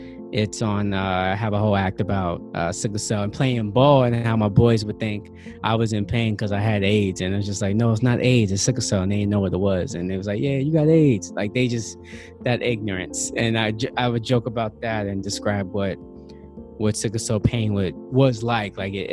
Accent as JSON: {"language": "English", "town": "Yonkers", "region": "New York", "country": "United States", "said": "I'm from Yonkers, New York."}